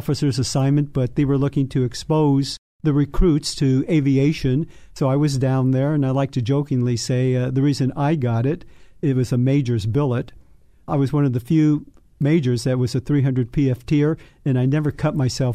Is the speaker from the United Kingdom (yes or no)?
no; Los Angeles, California, United States; I was born and raised in Los Angeles, went to Long Beach State